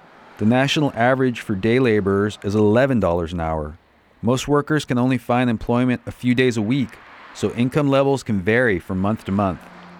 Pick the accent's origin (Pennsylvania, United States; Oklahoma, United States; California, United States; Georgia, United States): California, United States; San Rafael; I grew up here in the Canal District of San Rafael. Mi mama's Mexican restaurant was only a few blocks away from this corner.